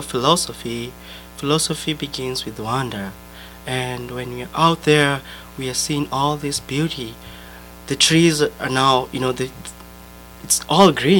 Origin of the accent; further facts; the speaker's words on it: Kenya; moved away; So originally I come from Kenya